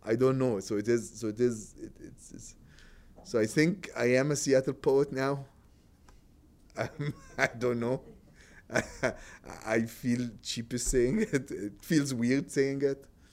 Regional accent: Cairo, Cairo Governorate, Egypt; I'm from Cairo. I'm like as urban poet as it could get.

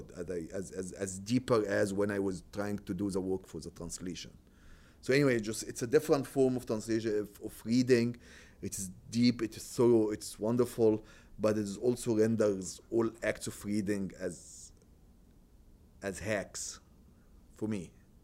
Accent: Cairo, Cairo Governorate, Egypt; I'm from Cairo. I'm like as urban poet as it could get.

